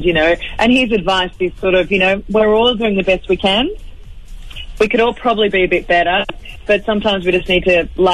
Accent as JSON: {"language": "English", "town": "Wauchope", "region": "New South Wales", "country": "Australia", "tie": "born or raised there", "said": "Look, I was raised free range because I grew up on a farm. I grew up in Warhope, mid North Coast in New South Wales"}